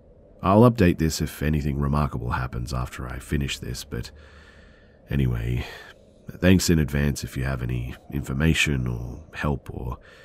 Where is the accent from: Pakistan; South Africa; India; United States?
India; I'm from India, so you can Google elevators to find out what I'm talking about